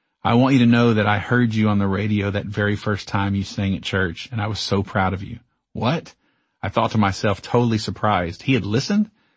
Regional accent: Texas, United States; I know the proper phrase is curse words, but hey, I'm from Texas, remember? We say cuss.

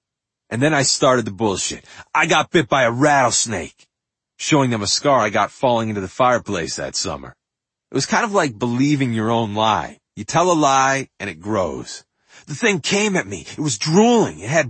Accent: New Hampshire, United States; a kind of backwoods hobby I learned from the 4-H friends I grew up with in New Hampshire.

